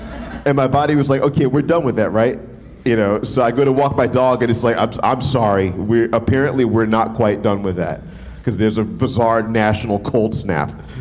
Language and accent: English; New Orleans, Louisiana, United States; also born or lived in Midwest; You know, I'm from New Orleans, did this stint in the Midwest for 11 years.